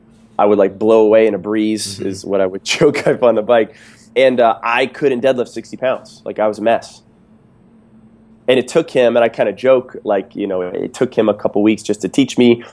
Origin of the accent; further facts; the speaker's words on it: East Coast, United States; You know, I realized, like, I grew up on the East Coast and I did a bunch of different sports.